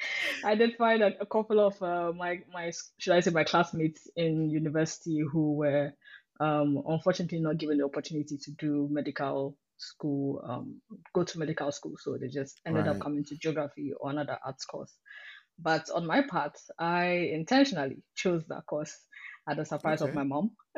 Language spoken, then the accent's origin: English; Ghana; So I'm Ghanaian, first of all.